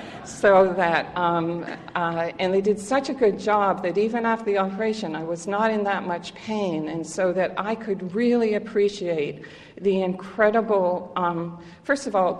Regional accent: Canada; but I'm really a foreigner because I'm from Canada.

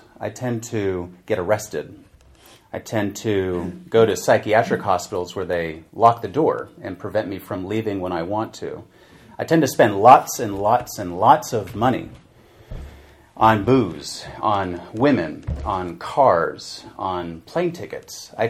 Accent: San Francisco, California, United States; There's other people I grew up with in California, which I'm from San Francisco, not Los Angeles.

